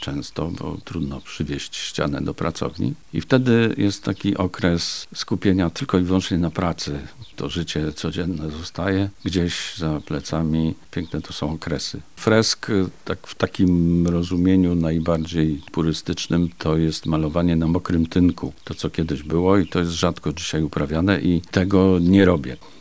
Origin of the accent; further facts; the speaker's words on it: Końskowola, Lublin Voivodeship, Poland; born there; ponieważ z tych regionów pochodzę. Urodziłem się w Końskowoli.